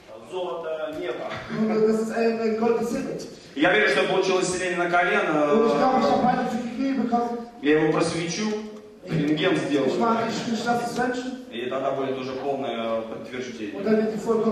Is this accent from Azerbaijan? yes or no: no; Russia; now in Portugal; я из России приехал в Португалию.